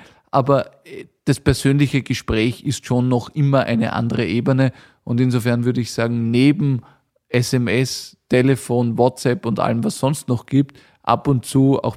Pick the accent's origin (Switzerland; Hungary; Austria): Austria; urlaubt ganz gern auch bei uns in Österreich